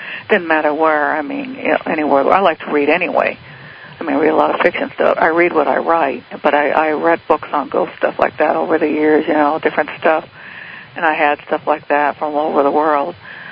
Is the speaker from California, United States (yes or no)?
yes; Sacramento, California, United States; Regular afternoon in Sacramento, in California, where I grew up in California.